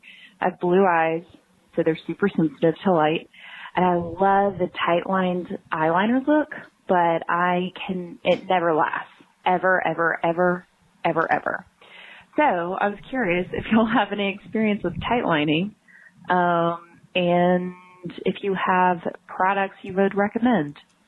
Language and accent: English; Memphis, Tennessee, United States; Hey, friends. … I am from Memphis.